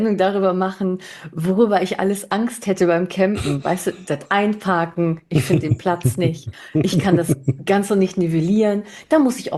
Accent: Spain; ich bin Spanierin, meine Eltern kommen eigentlich aus Andalusien.

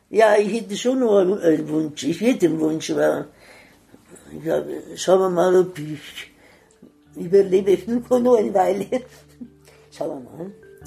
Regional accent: Veneto, Italy; German is a second language; moved away; Ja, meine Heimat. Kleine Ortschaft in die Berge, Cortina d'Ampezzo. Also ich bin 22 Kilometer weiter, also Richtung Belluno.

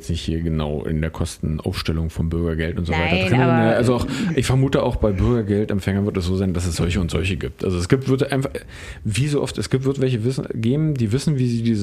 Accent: East Germany, Germany; Also wir kommen ja beide nun aus Ostdeutschland.

